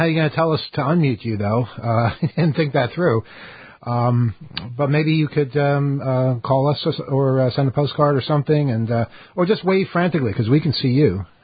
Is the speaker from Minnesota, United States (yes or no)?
no; Queens, New York, United States; I grew up in Queens, too.